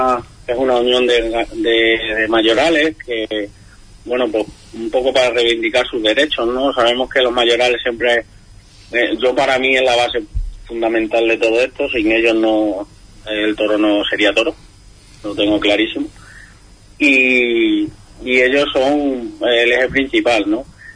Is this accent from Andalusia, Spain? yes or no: yes; Huelva, Andalusia, Spain; ustedes que soy de Huelva